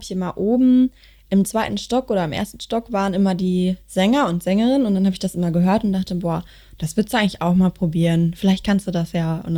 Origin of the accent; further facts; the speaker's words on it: Bochum, North Rhine-Westphalia, Germany; Bochumerin, ja.